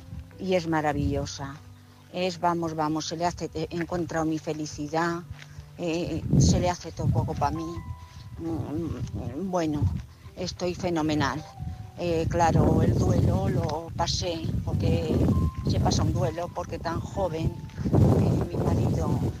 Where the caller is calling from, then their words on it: Madrid, Community of Madrid, Spain; de Madrid.